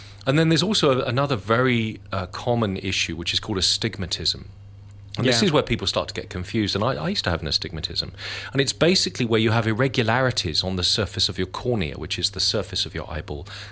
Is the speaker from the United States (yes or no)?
no; Hong Kong; I grew up in Hong Kong and spent most of my life there